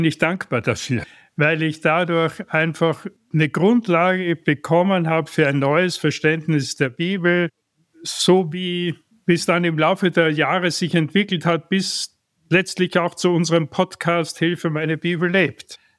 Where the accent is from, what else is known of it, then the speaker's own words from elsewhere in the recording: Graz, Styria, Austria; geboren und aufgewachsen in Graz, in Österreich, die Hauptstadt der Steiermark. Eine sehr schöne Stadt, wie ich finde. Und dort habe ich 20 Jahre gelebt